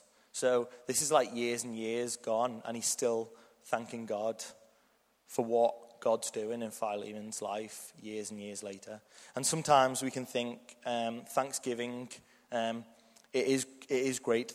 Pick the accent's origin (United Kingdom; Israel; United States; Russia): United Kingdom; Liverpool, North West England; accent: Scouse; I'm from Liverpool, so got the beautiful Scouse accent for the next 15 minutes.